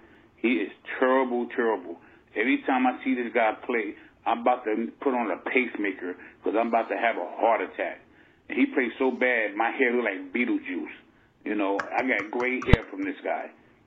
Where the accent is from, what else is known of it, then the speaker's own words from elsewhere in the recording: Bronx, New York, United States; Yes, hello. … from the Bronx